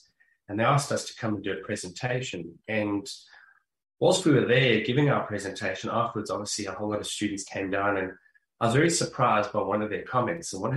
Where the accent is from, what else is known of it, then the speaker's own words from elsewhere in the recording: South Africa; I'm from South Africa